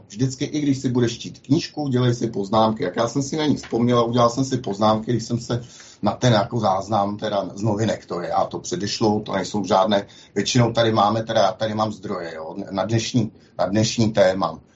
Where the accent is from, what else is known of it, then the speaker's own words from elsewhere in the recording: Hradec Králové, Hradec Králové Region, Czechia; dokonce i u nás v Hradci Králové